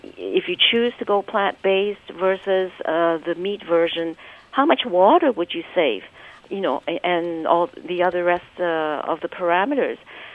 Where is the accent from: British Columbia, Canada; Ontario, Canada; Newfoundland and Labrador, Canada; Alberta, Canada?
British Columbia, Canada; Vancouver; both my husband and I grew up traditionally here in Vancouver eating a typical Western diet.